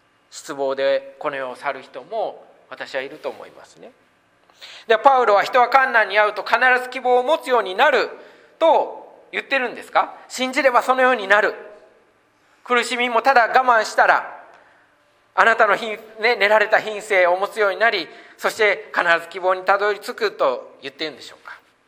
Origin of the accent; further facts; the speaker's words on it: Osaka, Japan; 日本で生まれ、日本語を話し、日本の教育を受ける。